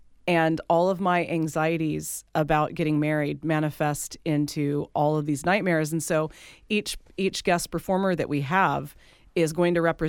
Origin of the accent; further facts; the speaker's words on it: North Carolina, United States; now in San Francisco Bay Area, United States; When I always knew I was different because I'm from North Carolina. I never quite fit in. And then when I moved to the Bay Area, it all just made sense.